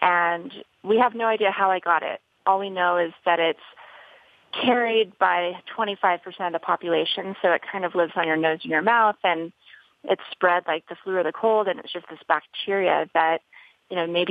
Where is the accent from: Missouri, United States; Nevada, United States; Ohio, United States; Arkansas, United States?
Nevada, United States; Las Vegas; I grew up in Las Vegas, and I actually grew up skiing and snowboarding, which is not exactly where you expect, you know, a professional snowboarder to come from, as the desert in Las Vegas.